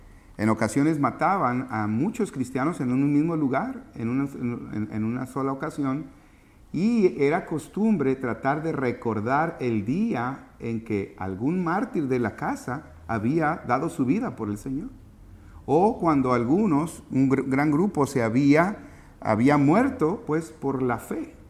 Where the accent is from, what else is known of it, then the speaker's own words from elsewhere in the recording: Tabasco, Mexico; moved away; Yo recuerdo cuando yo llegué de Tabasco, nada de Halloween, ¿verdad? Aquí aprendimos de Halloween.